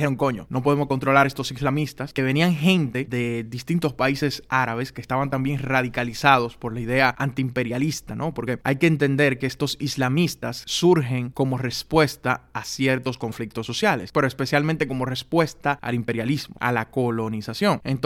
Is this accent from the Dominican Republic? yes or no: yes; Dominican Republic; Yo recuerdo en mi infancia, en la República Dominicana, hablando de Bin Laden y Bin Laden y Bin Laden, yo como con 8 años